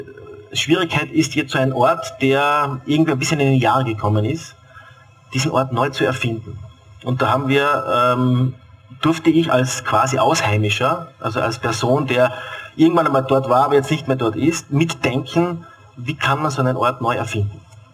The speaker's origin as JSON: {"language": "German", "town": "Bad Kleinkirchheim", "region": "Carinthia", "country": "Austria", "said": "also ich komme ursprünglich aus Bad Kleinkirchheim, das ist ein Tourismusort in den Kärntner Nockbergen."}